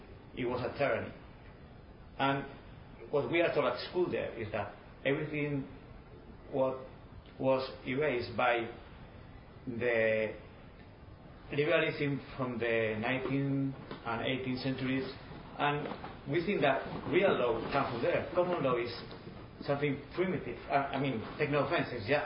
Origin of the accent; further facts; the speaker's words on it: Spain; I'm from Spain.